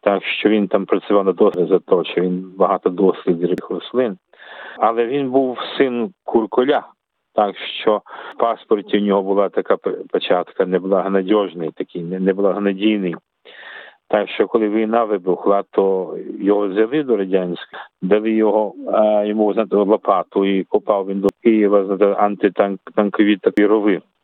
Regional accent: Sydney, New South Wales, Australia; Я тут народився в Сіднеї, так що і виріс в Сіднеї, в університет ходив в Сіднеї, але мені вдалося і повчитися в Північній Америці, і вчитися в Україні.

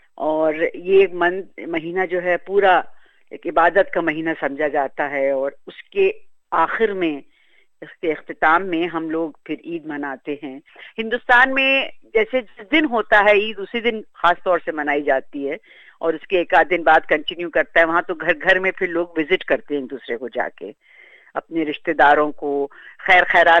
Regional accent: Aligarh, Uttar Pradesh, India; तो मुझे याद है बचपन में मैं तो अलीगढ़ में थी तो वहाँ तो सुबह से जो एक रात से चांद रात से एक हंगामा शुरू हो जाता था

